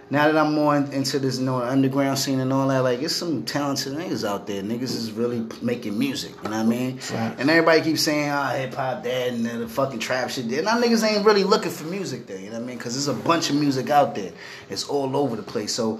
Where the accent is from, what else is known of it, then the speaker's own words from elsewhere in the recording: Brooklyn, New York, United States; I'm from Brooklyn, baby.